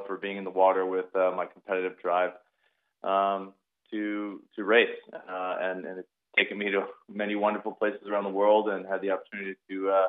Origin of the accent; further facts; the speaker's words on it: Kaneohe, Hawaii, United States; I grew up sailing here in Hawaii. I started at the Hawaii Yacht Club over in the Alawai Marina, and eventually switched over to the Kaneohe Yacht Club in Kaneohe, where I'm from.